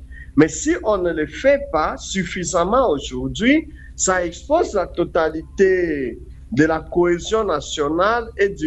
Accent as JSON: {"language": "French", "country": "DR Congo"}